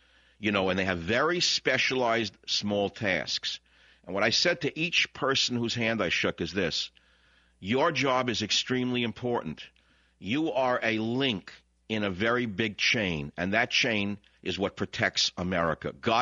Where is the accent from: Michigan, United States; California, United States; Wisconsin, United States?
California, United States; San Francisco; Last night, I got to tell you something. I took a rare excursion in my hometown of San Francisco.